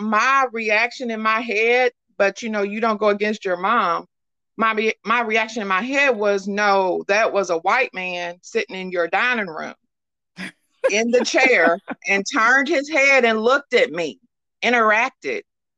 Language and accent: English; Louisville, Kentucky, United States; I'm from Louisville, Kentucky.